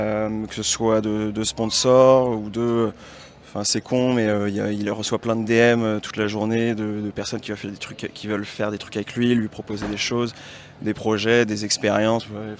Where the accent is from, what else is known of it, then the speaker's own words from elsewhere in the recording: Lyon, Auvergne-Rhône-Alpes, France; je suis originaire de Lyon. J'ai 28 ans